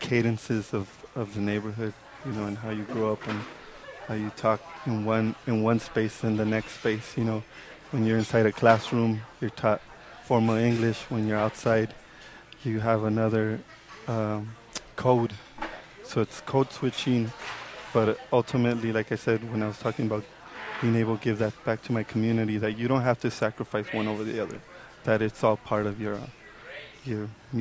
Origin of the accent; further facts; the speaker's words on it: Los Angeles, California, United States; I'm from East Los Angeles, which sometimes gets referred to as Little Mexico.